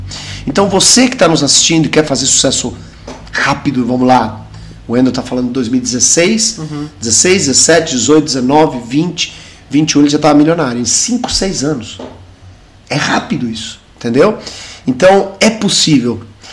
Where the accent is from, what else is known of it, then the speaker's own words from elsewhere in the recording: Argentina; eu sou argentino, né? Não pude evitar, minha mãe me fez lá, apesar de ser brasileira.